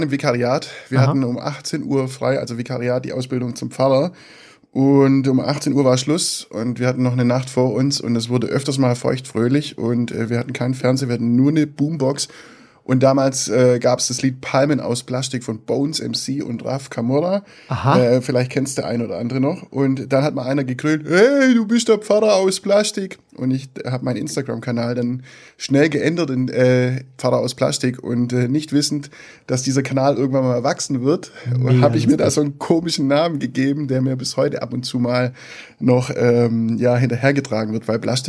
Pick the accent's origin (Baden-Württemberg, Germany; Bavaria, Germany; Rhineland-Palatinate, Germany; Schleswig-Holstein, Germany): Baden-Württemberg, Germany; Kirchheim unter Teck; kommt 3 Kilometer weiter von meiner Heimatstadt Kirchheim unter Teck entfernt